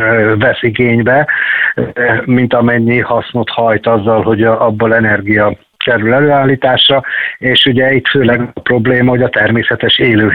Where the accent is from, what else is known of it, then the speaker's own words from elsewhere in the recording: Balatonszemes, Somogy, Hungary; now in Szeged, Hungary; Én ugye Balaton Szemesen nőttem föl